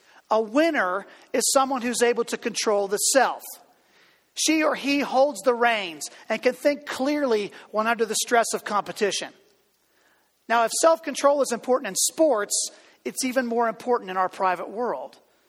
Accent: Pittsburgh, Pennsylvania, United States; Oh, growing up in Pittsburgh, Clemente was it.

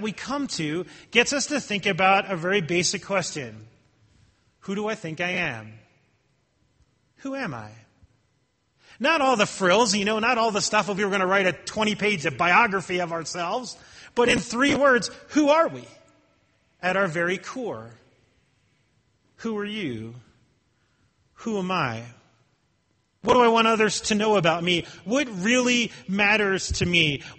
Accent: New Jersey, United States; because I'm from New Jersey.

